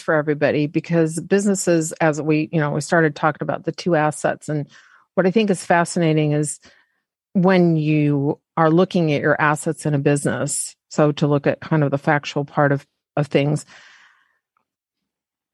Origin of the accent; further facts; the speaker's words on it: Louisville, Kentucky, United States; also born or lived in Montana; And that's partially from being from the South, I think, or part of, I was born in Montana, but I spend a lot of time in Kentucky. In Louisville.